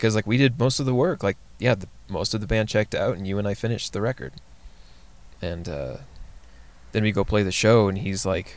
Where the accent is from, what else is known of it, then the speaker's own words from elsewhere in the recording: Pueblo, Colorado, United States; I'm from Pueblo. I pulled the name from a street I grew up on in Pueblo.